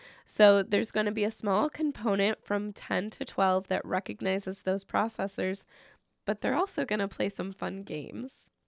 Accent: Midwest, United States; See, I grew up in the Midwest. I'm used to, you know, freshwater fish.

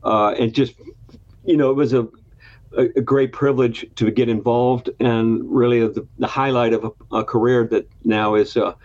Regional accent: Michigan, United States; moved away; also born or lived in Texas; Well, okay, I'm born and raised in Michigan, moved to Texas in 1979, became a journalist down there

